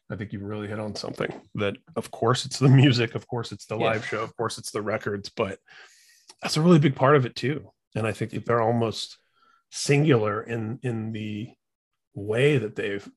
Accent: Indiana, United States; I know he's Newstead's from Michigan and I'm from Indiana

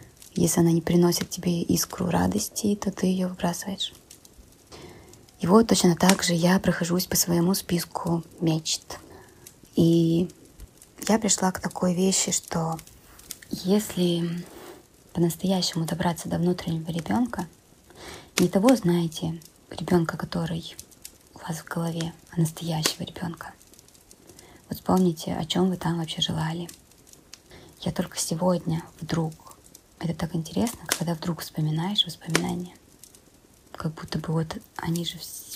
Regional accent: Berdsk, Novosibirsk Oblast, Russia; в детстве, когда я выросла в Сибири, ну, в такой супер глухой, ну, не супер-пупер, но достаточно глухой Сибири.

